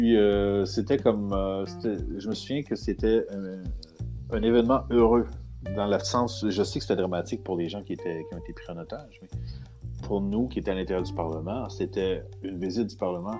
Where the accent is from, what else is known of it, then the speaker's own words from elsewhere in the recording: Saint-Pierre-de-Wakefield, Quebec, Canada; Moi, je viens de Saint-Pierre-de-Wakefield, qui est à peu près une demi-heure au nord de Gatineau.